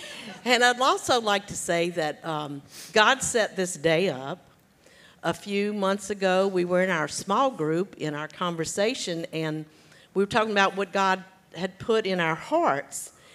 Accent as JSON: {"language": "English", "town": "Gonzales", "region": "Louisiana", "country": "United States", "tie": "born or raised there", "said": "We were two Cajun kids growing up in Gonzales, Louisiana, which is right outside of Baton Rouge."}